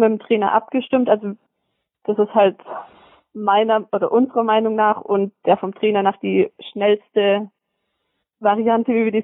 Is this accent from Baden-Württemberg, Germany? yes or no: yes; Metzingen, Baden-Württemberg, Germany; born there; Ich bin 21 Jahre alt, jung, wie auch immer. Ich bin, bin in Metzingen geboren, dürften ja die meisten Zuhörer kennen. Schöne Outlet City.